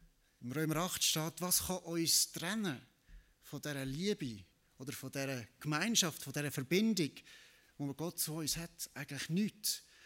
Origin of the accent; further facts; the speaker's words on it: Switzerland; born there; Ich bin als Schweizer geboren, ich kann nichts dazu tun und ich habe das Bürgerrecht von der Schweiz.